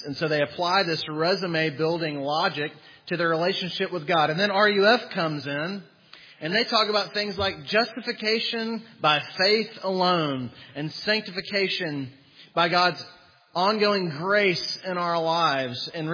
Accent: Huntsville, Alabama, United States; my wife and I grew up in Huntsville, Alabama.

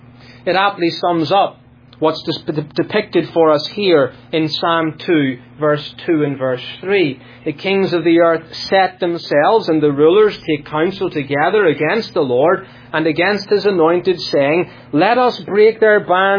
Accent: Northern Ireland, United Kingdom; I grew up in Northern Ireland.

